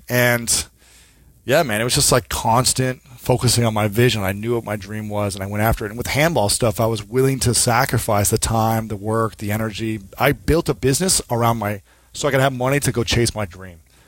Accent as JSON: {"language": "English", "region": "Ohio", "country": "United States", "said": "And I go, hey, yeah … I'm from Ohio. I'm here to learn team handball and make the USA national team and go to the Olympics."}